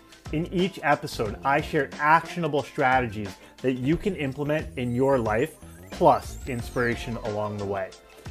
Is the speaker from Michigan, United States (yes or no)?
no; Long Island, New York, United States; I grew up on Long Island in New York. I went to a very competitive high school